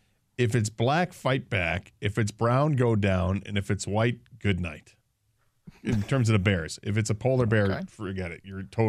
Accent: Green Bay, Wisconsin, United States; I'm from Green Bay.

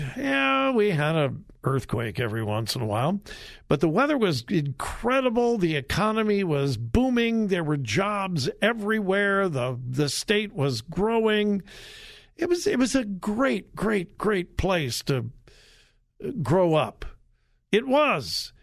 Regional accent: Los Angeles, California, United States; I grew up in the Los Angeles area, but about 2 hours, you could be in the snow in the middle of the winter.

